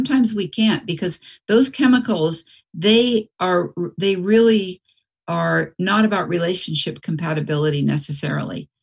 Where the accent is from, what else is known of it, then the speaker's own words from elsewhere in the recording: San Francisco, California, United States; I'm from San Francisco. I grew up with restaurants. I grew up going to plays. I grew up thinking tomatoes came from Safeway